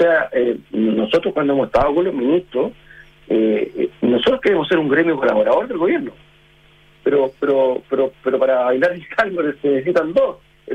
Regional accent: Chile; al final acá el beneficiado somos todos los chilenos.

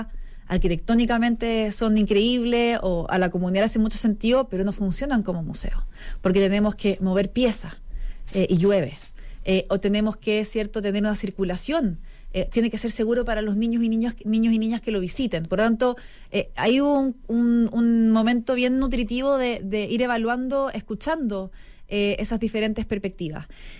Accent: Santiago, Santiago Metropolitan Region, Chile; uno piensa en Rapa Nui siendo santiaguino

